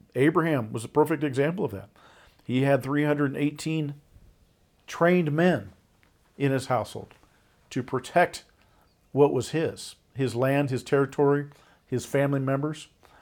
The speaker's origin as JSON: {"language": "English", "town": "Seabeck", "region": "Washington", "country": "United States", "tie": "born or raised there", "said": "I grew up in a beautiful part of the country. I grew up in the Pacific Northwest, a little place called Seebeck on Hood Canal. For me, it was paradise."}